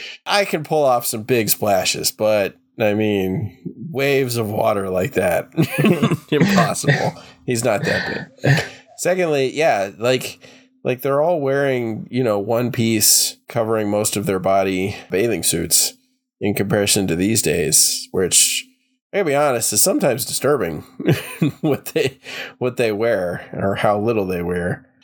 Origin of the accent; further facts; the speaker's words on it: Florida, United States; Well, yeah, but I mean, we grew up in Florida